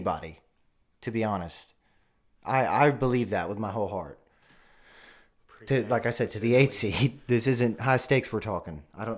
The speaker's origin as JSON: {"language": "English", "town": "Memphis", "region": "Tennessee", "country": "United States", "lives_now": "Old Hickory, United States", "said": "We're in Old Hickory, but we're from Memphis originally."}